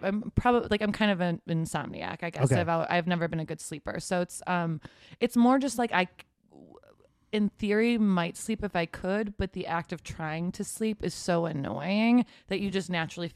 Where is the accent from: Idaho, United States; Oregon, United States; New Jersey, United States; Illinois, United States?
Illinois, United States; Arlington Heights; That's like where I was born and grew up.